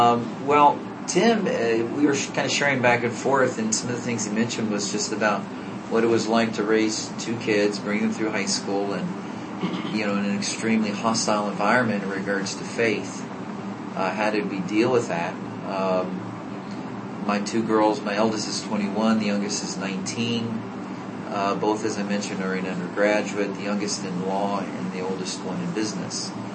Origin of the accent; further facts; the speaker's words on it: Virginia, United States; now in Paris, France; I consider Northern Virginia home, was, but I've been in Paris, France for almost half my life. So really, Paris is home now.